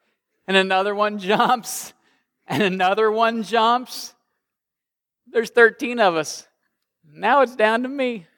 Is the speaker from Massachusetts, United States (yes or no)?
no; Illinois, United States; I grew up in Southern Illinois, and before I went into campus ministry, I had the exciting career of being a certified public accountant.